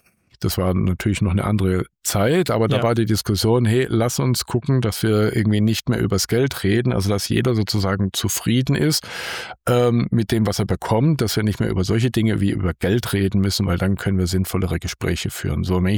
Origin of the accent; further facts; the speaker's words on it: Baden-Württemberg, Germany; Als Schwabe irgendwie ist das nicht unbedingt mein Naturell.